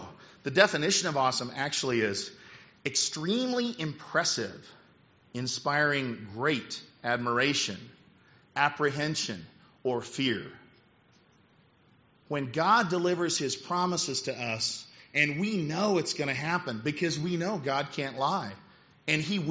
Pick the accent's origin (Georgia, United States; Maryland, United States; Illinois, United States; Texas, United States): Illinois, United States; And I was a rookie from Illinois, came from a town of 900 people